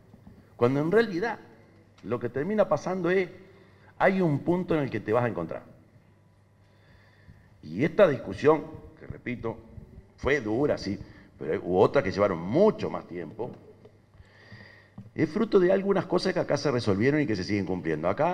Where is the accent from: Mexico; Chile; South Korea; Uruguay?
Uruguay; nos hemos dado de la maña, como uruguayos, para asegurar y atar que de una forma u otra la flecha es de ida y vuelta.